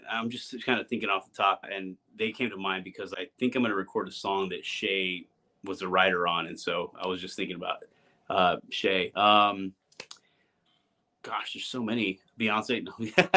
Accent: Texas, United States; I grew up in Texas

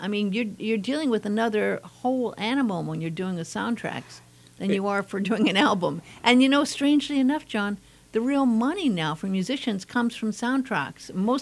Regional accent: Los Angeles, California, United States; I grew up in the Hollywood Hills.

